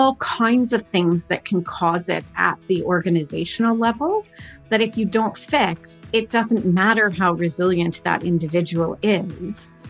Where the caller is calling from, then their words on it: Oakville, Ontario, Canada; I am tuning in from Oakville, Ontario, just about half an hour or 2 hours, depending on the commute, west of Toronto.